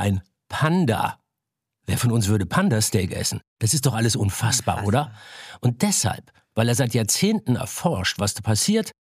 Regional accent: Hamburg, Germany; ich komme aus Hamburg. Ich bin da aufgewachsen

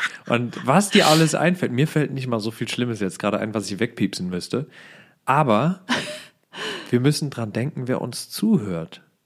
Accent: Rhineland, Germany; Ich komme aus dem Rheinland

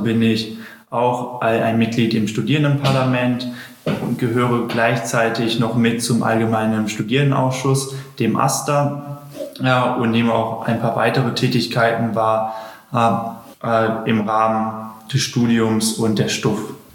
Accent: North Rhine-Westphalia, Germany; ich komme aus Nordrhein-Westfalen

